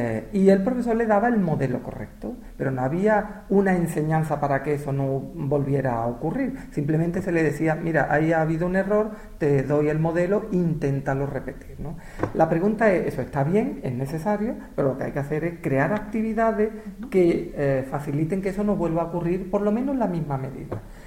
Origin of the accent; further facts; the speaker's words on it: Seville, Andalusia, Spain; Soy sevillano y me encanta cantar.